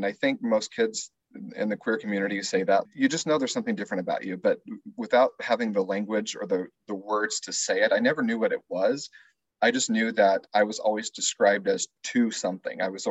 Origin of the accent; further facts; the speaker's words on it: Clovis, New Mexico, United States; Clovis, New Mexico.